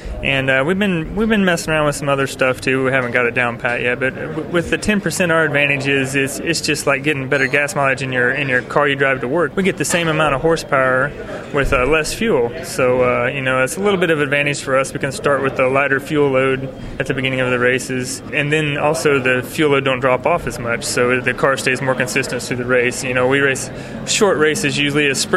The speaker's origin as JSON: {"language": "English", "town": "Chetmore", "region": "Kansas", "country": "United States", "tie": "born or raised there", "said": "We live in Kansas. Chetmore, Kansas is our hometown."}